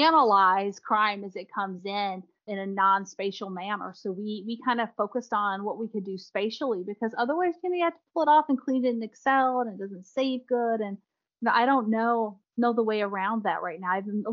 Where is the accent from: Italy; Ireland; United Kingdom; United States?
United States; Midwest; And as a Midwesterner, that was not a thing in the Midwest yet.